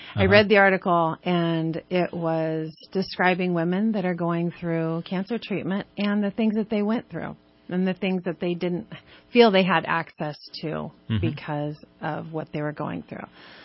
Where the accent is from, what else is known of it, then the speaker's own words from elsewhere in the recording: Reading, United States; I am. I was born and raised in Reading.